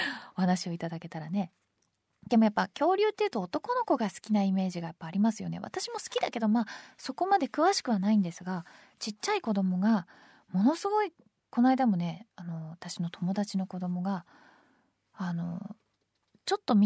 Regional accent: Tokyo, Japan; 東京育ちだとね

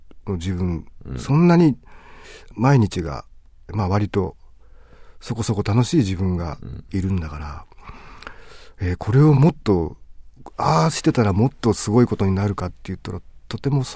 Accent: Saitama, Japan; 例えば僕はまあ、埼玉出身で、まあ、東京から近いといえば近いんですけど

